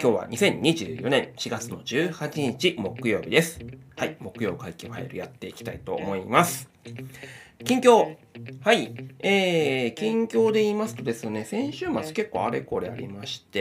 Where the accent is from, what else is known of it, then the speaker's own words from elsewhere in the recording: Sapporo, Hokkaido, Japan; 私ですね、北海道出身であるんですが、札幌出身ですけど、両親がですね、父親が旭川の方、母親が函館の方で、